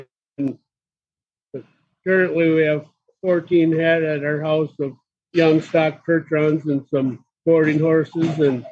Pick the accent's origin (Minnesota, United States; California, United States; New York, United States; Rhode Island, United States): Minnesota, United States; Jordan; from Jordan, Minnesota.